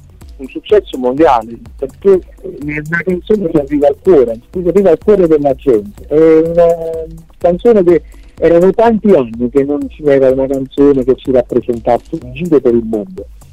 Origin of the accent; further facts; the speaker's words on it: Naples, Campania, Italy; Io poi, figurati, sono napoletano, quindi sono abituato a questa polemica continua.